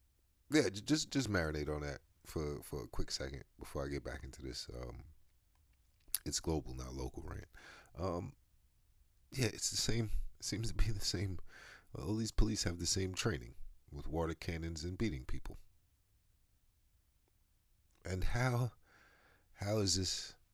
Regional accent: United States; Like, I don't understand Americans. And I'm an American, so it feels weird.

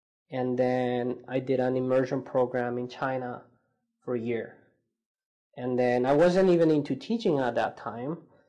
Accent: Bogota, Bogotá Capital District, Colombia; English is a second language; moved away as an adult; also born or lived in Houston, Texas; now in United States; So I was born in Houston, Texas, and my parents moved to Colombia when I was a baby. And I grew up in Bogota, Colombia.

